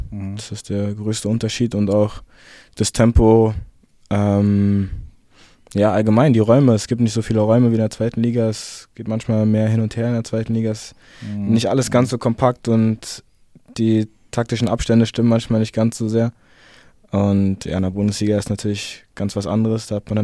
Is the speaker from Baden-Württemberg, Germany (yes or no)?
no; Berlin, Germany; Ich meine, ich bin ein paar hundert Meter da vom Olympiastadion entfernt, bin ich groß geworden, bin ich aufgewachsen